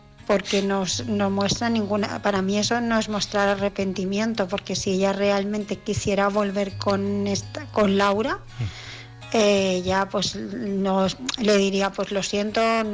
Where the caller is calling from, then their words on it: Barcelona, Catalonia, Spain; de Barcelona